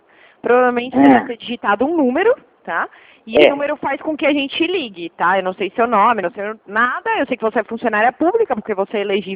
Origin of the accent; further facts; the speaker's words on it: São Paulo, Brazil; Eu sou de São Paulo, mas eu trabalho na unidade do interior.